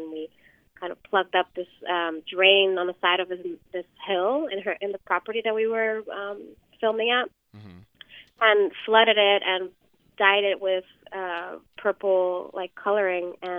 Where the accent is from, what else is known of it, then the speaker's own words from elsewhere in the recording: New York, United States; I'm a New Yorker. And I never learned how to drive.